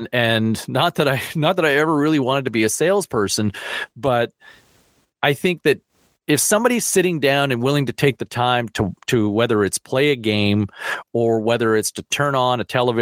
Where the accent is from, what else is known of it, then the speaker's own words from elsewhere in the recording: Canada; as a Canadian